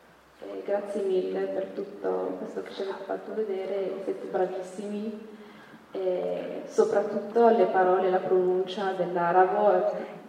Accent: Morocco; sono del Marocco.

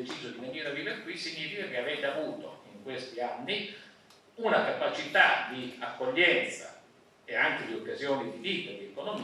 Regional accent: Castelluccio, Emilia-Romagna, Italy; Io vengo da un piccolo paese sotto il corrente termico che si chiama Castelluccio, 800 metri, quindi sono un montanaro, diciamo, per la media emiliana vero.

